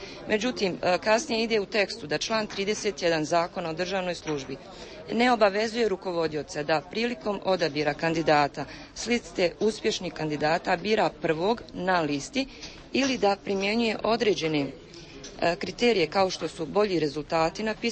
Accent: Sarajevo, Federation of Bosnia and Herzegovina, Bosnia & Herzegovina; dolazim iz Sarajeva, znači živim u Sarajevu.

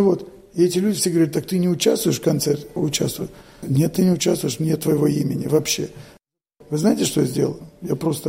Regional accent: Odesa, Odesa Oblast, Ukraine; born there; moved away; also born or lived in Moscow, Russia; Я родился на Украине, в Одессе, учился потом в Москве, в Советском Союзе.

